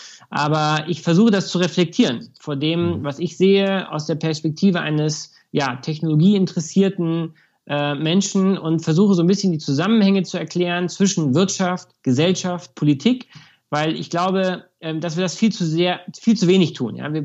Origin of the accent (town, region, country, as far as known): Munich, Bavaria, Germany; born or raised there